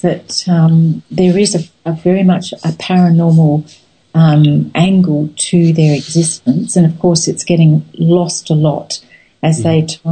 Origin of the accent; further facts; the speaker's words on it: Australia; although I was born here in Australia and I've lived a lot of my life here, I actually feel my spiritual home is in England.